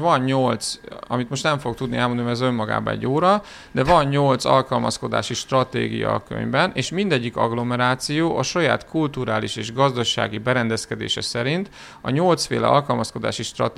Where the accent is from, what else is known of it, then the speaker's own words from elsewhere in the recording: Pécs, Baranya, Hungary; a Pécs és környék agglomeráció, hogy én Pécsről jövök